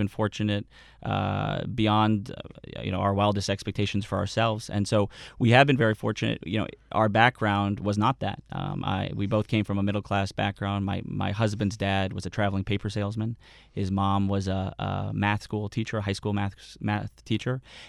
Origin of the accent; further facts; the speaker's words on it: Ohio, United States; And growing up in Ohio in a small town on our one block, we had the whole political spectrum on our block